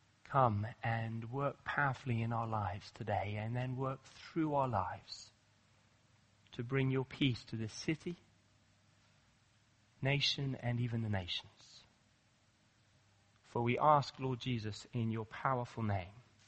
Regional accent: Nairobi, Kenya; I grew up in Kenya, and in Nairobi, the sort of peacekeepers would often come through there

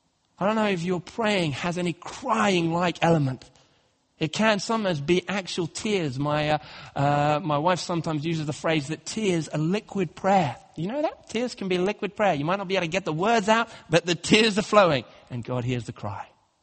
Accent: Nairobi, Kenya; When I was a teenager taking my A-levels, was growing up in Kenya, and I used to sometimes walk around the garden. It was quite hard sometimes in Nairobi to meet up with your friends at night.

